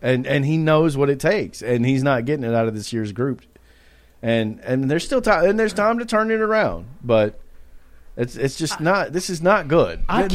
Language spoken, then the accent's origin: English; Millersville, United States; because I grew up in Millersville, which, I mean, people are familiar with, right?